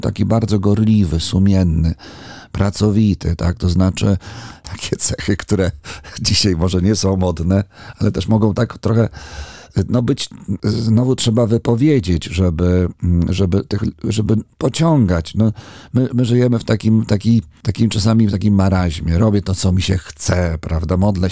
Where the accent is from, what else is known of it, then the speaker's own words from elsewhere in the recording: northern Poland, Poland; Mimo tego, że no wiadomo, jestem z północy, wychowany w Polsce.